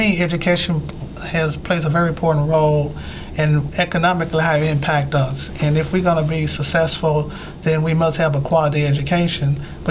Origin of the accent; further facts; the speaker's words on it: Memphis, Tennessee, United States; I'm a native Memphian. I grew up in North Memphis, a graduate of Manassas High School.